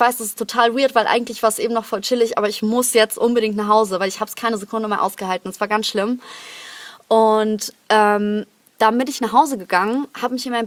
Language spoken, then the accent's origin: German; Krefeld, North Rhine-Westphalia, Germany; in Krefeld, in meiner Heimatstadt.